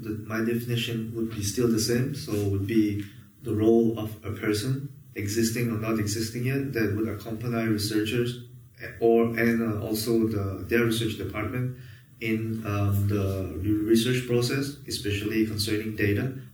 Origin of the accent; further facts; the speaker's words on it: France; English is a second language; I am from France. I'm a second year PhD student in economics at Université Côte d'Azur in Nice, France.